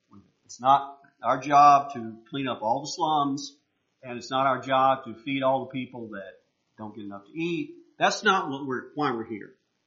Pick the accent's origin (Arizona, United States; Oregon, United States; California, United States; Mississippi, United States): Mississippi, United States; also born or lived in Alabama; Now, I can talk about this because I was raised in Mississippi, a state that has the Confederate battle flag as a part of its state flag. And I went to school in Alabama